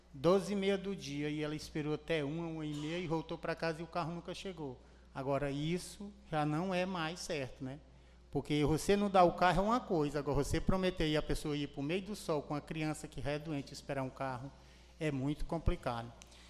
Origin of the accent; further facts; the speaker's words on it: Caxingó, Piauí, Brazil; só que eu sou do Caxingó